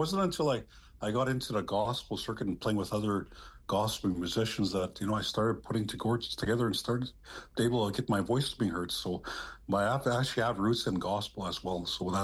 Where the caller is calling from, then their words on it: Goodfish Lake, Alberta, Canada; calling from my home community, Goodfish Lake First Nations, also called Whitefish Lake number 128. We're located on Treaty 6 territory here in northeastern Alberta, Canada.